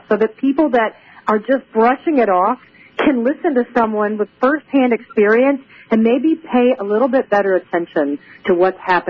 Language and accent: English; United States; moved away as an adult; now in Mediterranean; maybe because I'm American, who has left the country and live in the Mediterranean now.